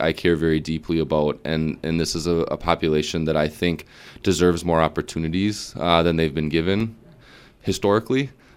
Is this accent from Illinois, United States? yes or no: no; Wisconsin Rapids, Wisconsin, United States; I'm actually from Wisconsin Rapids. I grew up south of Rapids. I went to Lincoln High School.